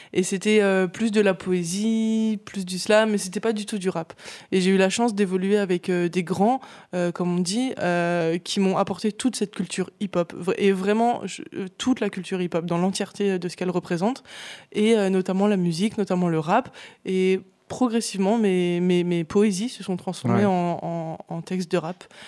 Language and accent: French; Dijon, Bourgogne-Franche-Comté, France; Je suis arrivée en Calade en 2019. Avant, j'étais originaire de Dijon, de la Côte d'Or.